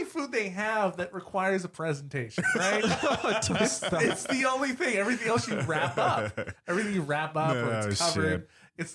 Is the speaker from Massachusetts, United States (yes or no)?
yes; Massachusetts, United States; Well, growing up in Massachusetts, Aaron would know that it was not Thanksgiving unless somebody called someone a son of a bitch.